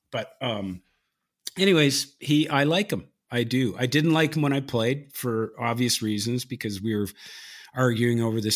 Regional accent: Victoria, British Columbia, Canada; my hometown of Victoria, British Columbia

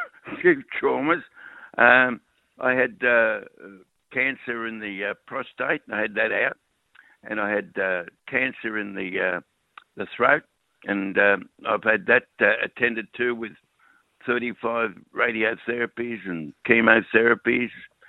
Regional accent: Richmond, Victoria, Australia; I was born, bred, educated. I married the girl that lived opposite me in Richmond, in Lennox Street, Richmond.

